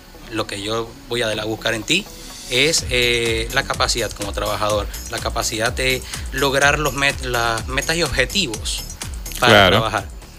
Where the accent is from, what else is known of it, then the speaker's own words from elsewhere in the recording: Maracaibo, Zulia, Venezuela; de donde yo vengo, que es acá Maracaibo